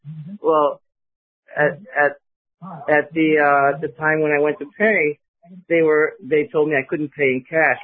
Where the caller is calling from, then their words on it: New York, United States; New York.